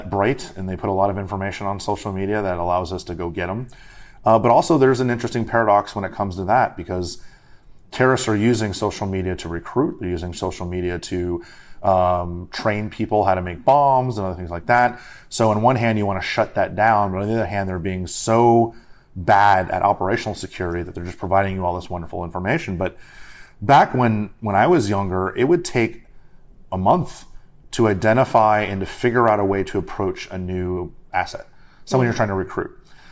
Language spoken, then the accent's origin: English; Miami, Florida, United States; now in Washington, D.C., United States; So I'm from Miami originally. I'm a fan of a lot of Miami sports teams while I live in Washington, D.C.